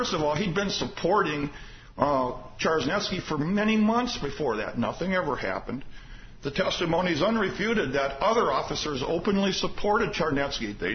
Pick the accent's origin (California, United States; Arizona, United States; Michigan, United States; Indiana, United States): Indiana, United States; Yes. Yes, you're right. I'm from Lake County.